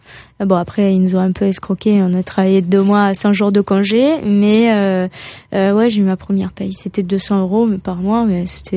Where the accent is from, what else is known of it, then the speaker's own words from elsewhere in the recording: Toulouse, Occitanie, France; now in Nice, France; Quand je suis arrivée de Toulouse à Nice, c'était un peu spécial. Déjà, on passe d'une maison à la campagne, à un petit appartement qui coûte le double.